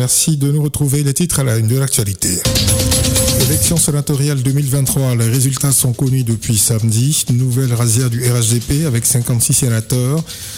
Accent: DR Congo; Hors de chez nous en RDC à Goma

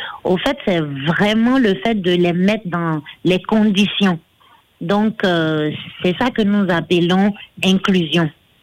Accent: Italy; il faut dire que j'ai eu la chance de pouvoir faire mon enfance en Italie.

